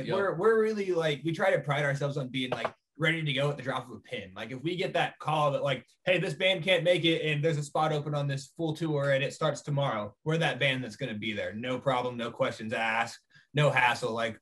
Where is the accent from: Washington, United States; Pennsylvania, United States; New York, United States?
Washington, United States; but we're from Washington. We get the good, legal, and whatever you want